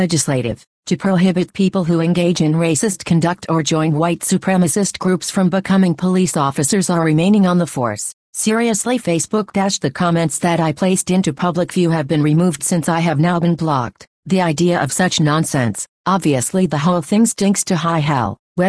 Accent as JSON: {"language": "English", "town": "San Bernardino", "region": "California", "country": "United States", "tie": "born or raised there", "said": "since I have been back into my hometown of San Bernardino since July of 2017"}